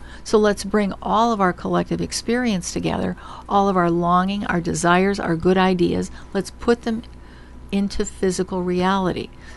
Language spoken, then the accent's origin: English; Michigan, United States; moved away as an adult; also born or lived in Alaska; Look, I'm from Michigan. I'm already an economic refugee.